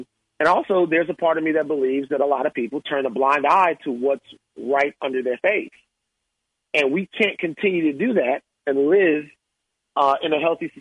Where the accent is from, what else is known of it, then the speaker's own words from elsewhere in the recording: Louisiana, United States; it's personally hurtful because I'm from South Louisiana, and I was there in New Orleans when we won the Super Bowl.